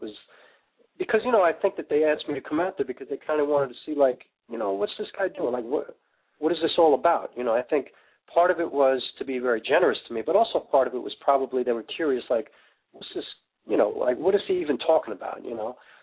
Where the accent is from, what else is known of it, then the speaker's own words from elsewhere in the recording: New York, United States; So, I mean, I've always grown up in a very diverse place. I mean, I'm from New York, so I'm lucky, you know, but most of the country is not like New York